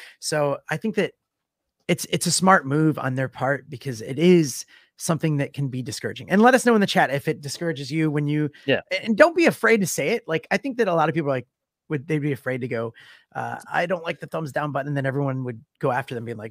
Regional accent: United States; as an American, it was confusing.

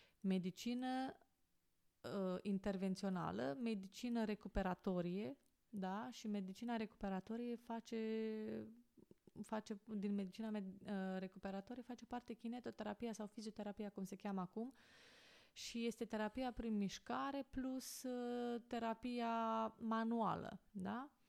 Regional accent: Rădăuți, Suceava County, Romania; în Rădăuți, de unde sunt eu, este unul dintre cele mai mari cluburi de tir cu arcul din țară

